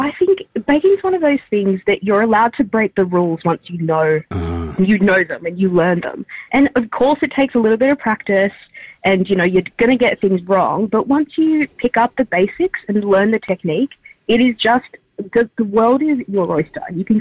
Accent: Singapore; So I'm Singaporean. I was born there. So a lot of my flavours are Southeast Asian.

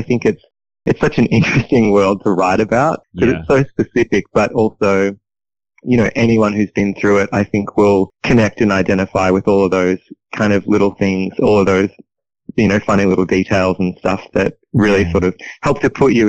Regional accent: Ballarat, Victoria, Australia; my experiences growing up in Ballarat and being in that dance world

